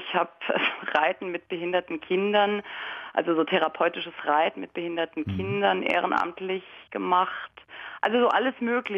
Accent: Frankfurt, Hesse, Germany; Ich bin hier wirklich geboren, hier sogar in der Ecke, wo ich gerade wohne.

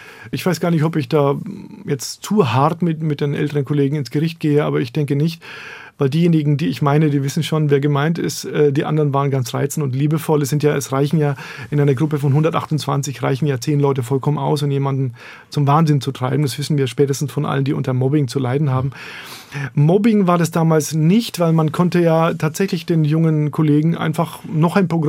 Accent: Bamberg, Bavaria, Germany; also born or lived in Erlangen; now in Berlin, Germany; meine Heimat ist in Bamberg. Ich bin zwar in Erlangen geboren, aber nur, weil mein Vater da als Assistenzarzt damals gearbeitet hat. Wir sind eine alte, eingesessene Bamberger Familie.

